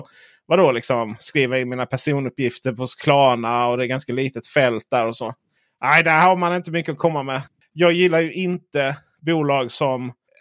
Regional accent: Blekinge, Sweden; Jag är ju från Blekinge, jag vet ju hur puben fungerar

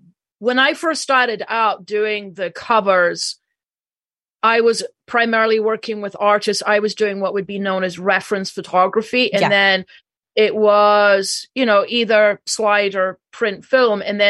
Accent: Scotland, United Kingdom; now in New York City, United States; I am originally from Scotland, so if anybody hears a wee bit of a twang, that's the Scottish part of me coming out. I have lived and worked in New York City doing the photography for the book covers for 30 years.

